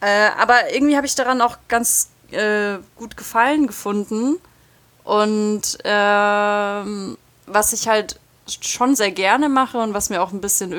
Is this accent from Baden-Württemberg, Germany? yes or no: yes; Ulm, Baden-Württemberg, Germany; habe gesagt, hey, ich komme aus Ulm, ich habe das und das studiert